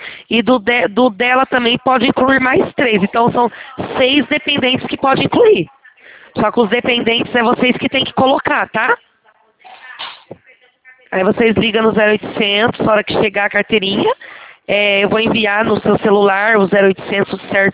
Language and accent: Portuguese; Juiz de Fora, Minas Gerais, Brazil; Eu sou de Juiz de Fora, senhor.